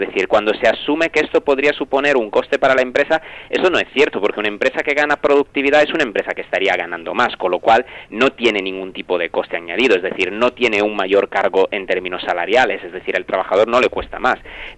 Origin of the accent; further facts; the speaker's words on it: Spain; y los españoles, así como los italianos, como parece ser que somos los más vagos de Europa